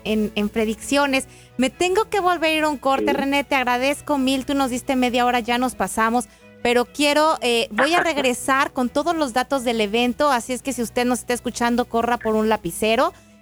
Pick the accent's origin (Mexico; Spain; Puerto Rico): Mexico; now in Atlanta, United States; Porque aquí vivo y soy mexicana, pero ya yo no creo que soy de ningún país, soy de todo el mundo.